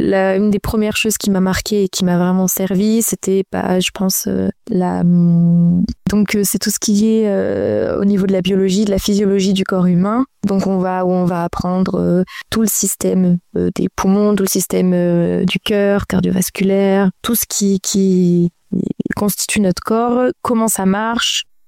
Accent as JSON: {"language": "French", "region": "Auvergne-Rhône-Alpes", "country": "France", "tie": "born or raised there", "said": "je viens de France, donc en métropole. J'ai grandi chez mes parents en Ardèche, toute mon enfance je l'ai passée en Ardèche, et j'ai commencé à étudier en sortant du lycée à Lyon."}